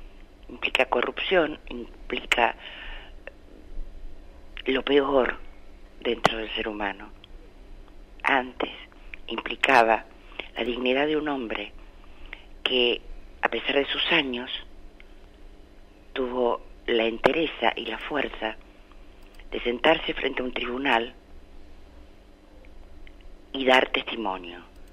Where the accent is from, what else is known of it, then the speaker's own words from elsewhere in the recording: Argentina; que tenemos todos como pueblo argentino